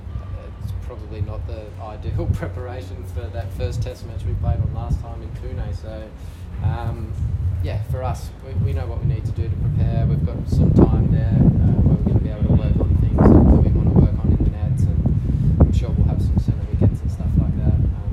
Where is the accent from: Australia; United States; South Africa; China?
Australia; India and then the Ashes are the two biggest hurdles as an Australian cricketer.